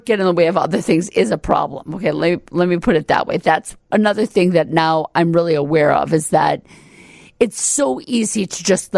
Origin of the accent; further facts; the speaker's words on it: Midwest, United States; We're both from the Midwest. We both grew up on Lake Michigan, different sides of Lake Michigan. We both are from these huge Catholic families.